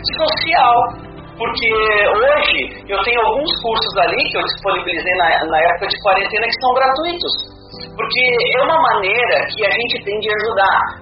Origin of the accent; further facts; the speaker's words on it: Brazil; como eu vim do Brasil, né, o Brasil ele tem um tamanho continental